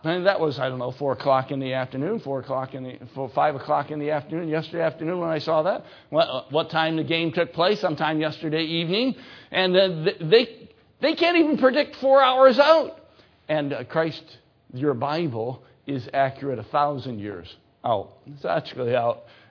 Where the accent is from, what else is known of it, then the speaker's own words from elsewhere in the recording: Michigan, United States; And I'm from Michigan